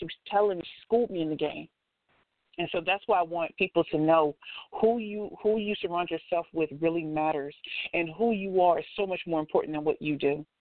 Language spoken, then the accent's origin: English; St. Louis, Missouri, United States; Like, I'm from St. Louis, you know, so I grew up hearing that I'm ugly and all that kind of stuff